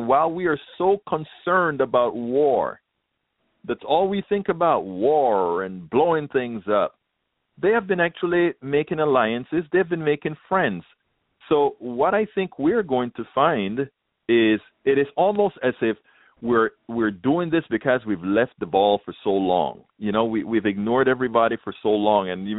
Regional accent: Panama; now in United States; I am originally from Central America, Panama.

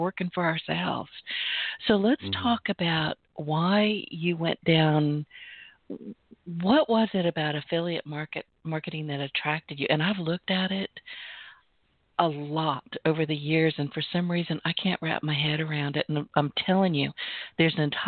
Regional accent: California, United States; I was born and raised in California. I know all about expense.

